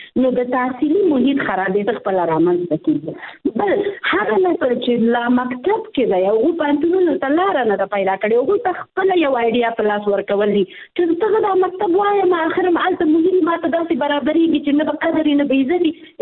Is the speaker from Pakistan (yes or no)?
no; Afghanistan; موږ د افغانستان عام ولس یو، په دې کې موږ تعلیم کړی